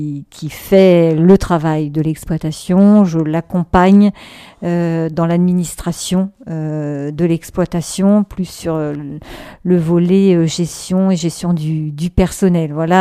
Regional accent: Centre-Val de Loire, France; grand canton de Saint-Lubin des Joncherets avec 47 communes dont je suis originaire, enfin du Thymerais, Thymerais, Drouais, Châteauneuf en Thymerais.

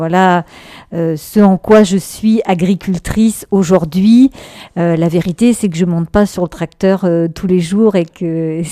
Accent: Centre-Val de Loire, France; grand canton de Saint-Lubin des Joncherets avec 47 communes dont je suis originaire, enfin du Thymerais, Thymerais, Drouais, Châteauneuf en Thymerais.

